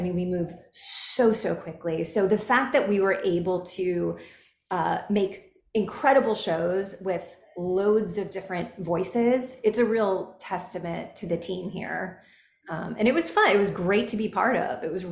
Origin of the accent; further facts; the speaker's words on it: Kentucky, United States; I'm from Kentucky. I come from a very conservative family, a lot of Republicans, traditional Republicans